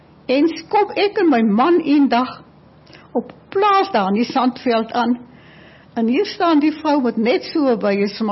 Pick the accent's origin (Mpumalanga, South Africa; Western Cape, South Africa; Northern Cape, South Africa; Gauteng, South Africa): Western Cape, South Africa; Doringbaai; also born or lived in Lambertsbaai; ek het nie groot geword in die area nie, ek het op Doringbaai en Lammelsbaai groot geword